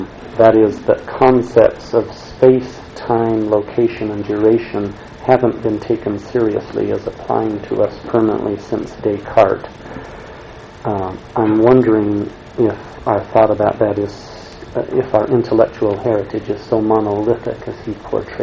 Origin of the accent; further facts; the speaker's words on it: Indiana, United States; While I was in town for this conference, I'm from Indiana